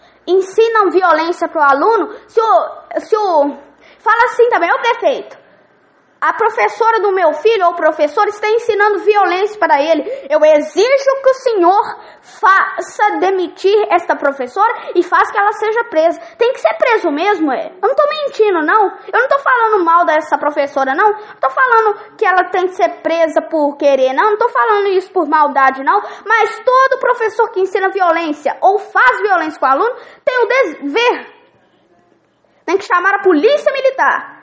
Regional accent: Minas Gerais, Brazil; no meu estado aqui, Minas Gerais, sou mineiro, tenho muito orgulho de ser mineiro, de ser do berço da arte, do berço mineiro.

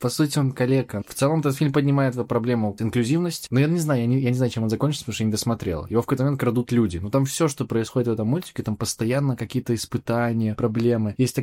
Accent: Belarus; Когда в Европе говоришь кому-то, что ты из Беларуси

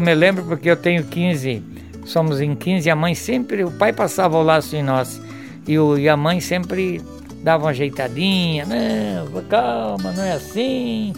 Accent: Braço do Norte, Santa Catarina, Brazil; born there; assim como eu nasci em Braço do Norte

